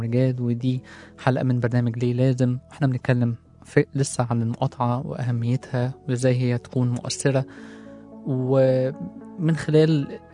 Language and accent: Arabic; Egypt; وعشان المساحة دي موجودة عندنا في مصر